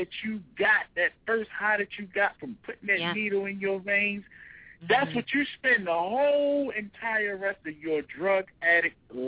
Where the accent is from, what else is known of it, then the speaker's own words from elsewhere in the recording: Baltimore, Maryland, United States; I'm from Baltimore, so you know it's dope central here, right?